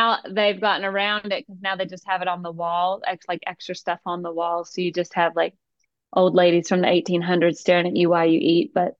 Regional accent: Calhoun, Georgia, United States; I'm from Calhoun, Georgia. We have a Nike outlet.

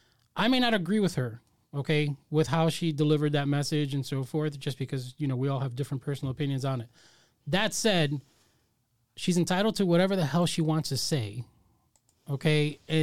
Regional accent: New Jersey, United States; So, for instance, I'm from New Jersey.

